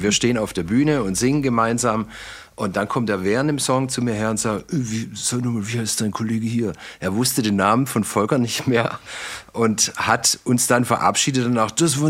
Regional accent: Pforzheim, Baden-Württemberg, Germany; Und die Pforzheimer, also meine Heimatstadt

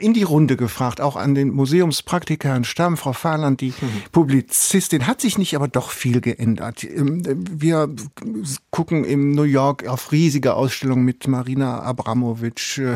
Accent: Bonn, North Rhine-Westphalia, Germany; in meiner Heimatstadt Bonn

